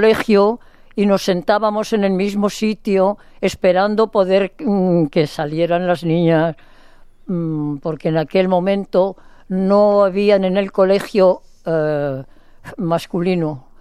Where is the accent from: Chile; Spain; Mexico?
Spain; Barcelona, Catalonia; born there; also born or lived in Madrid